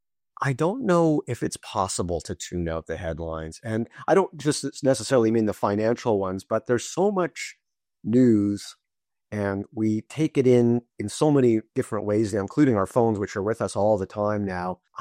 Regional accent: Toronto, Ontario, Canada; And, you know, I grew up in Toronto, north end of Toronto.

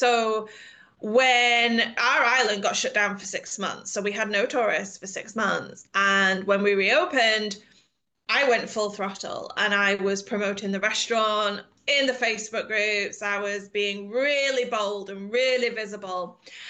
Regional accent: England, United Kingdom; now in Spain; I'm from England, but I live in Spain now.

